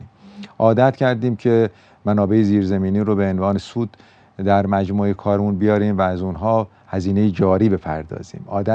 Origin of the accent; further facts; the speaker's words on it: Kerman, Iran; born there; شما اگر در همین کرمانی که هم من هم شما زادگاهمون هست در به اصطلاح بعضی از روستاها برید